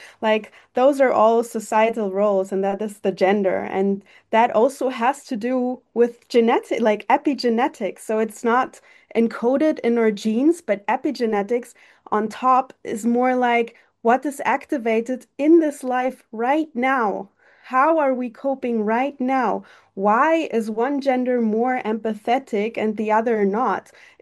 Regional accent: Germany; We try to tackle the problem also in Germany. I'm from Germany.

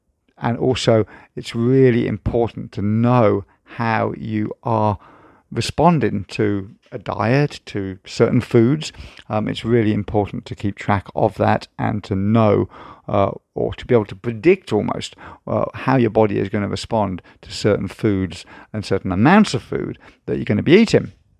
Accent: East of England, United Kingdom; I'm from Norfolk, by the way. I was brought up in Norfolk for most of my childhood.

